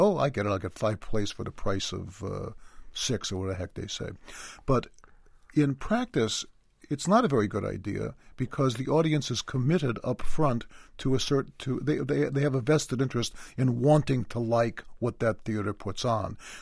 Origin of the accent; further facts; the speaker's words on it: Chicago, Illinois, United States; coming from myself being a Chicagoan and she being a Chicagoan, it's very high praise indeed. And when I was coming up, the people who influenced me were the populist, the Midwestern writers